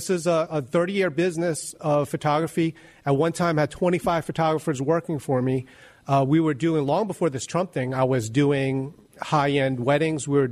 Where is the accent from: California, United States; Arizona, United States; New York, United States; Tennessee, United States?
New York, United States; Long Island; first language Cantonese; English is a second language; Came here, and then Cantonese was my first language. I grew up on Long Island, New York, Long Island, but I started off speaking Chinese.